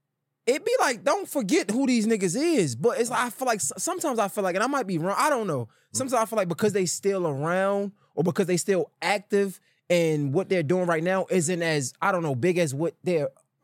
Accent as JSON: {"language": "English", "town": "Baltimore", "region": "Maryland", "country": "United States", "said": "I'm not from down south. I'm from Baltimore."}